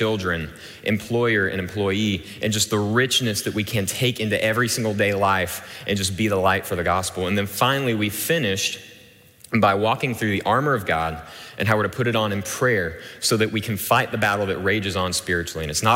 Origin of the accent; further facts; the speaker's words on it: Dallas, Texas, United States; But I was born and raised in Dallas, proud Cowboys fan, and what do you know?